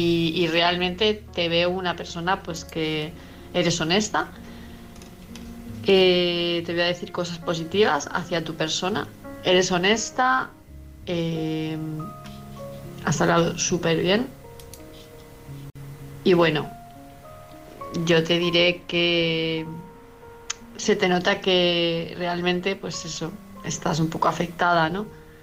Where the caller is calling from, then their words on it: Palma, Balearic Islands, Spain; de Palma de Mallorca.